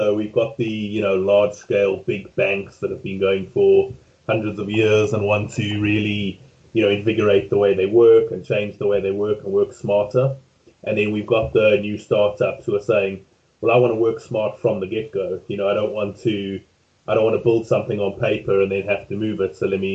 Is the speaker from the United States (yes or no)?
no; South Africa; now in United Kingdom; being a South African myself who has moved to the UK and has worked both sides